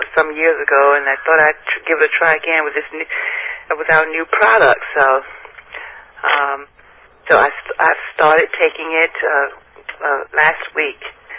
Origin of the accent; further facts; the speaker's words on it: Virginia, United States; of course, and I'm from Virginia.